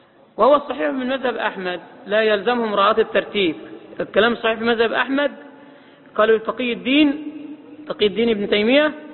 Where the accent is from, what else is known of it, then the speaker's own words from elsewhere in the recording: Egypt; احنا عندنا مصريين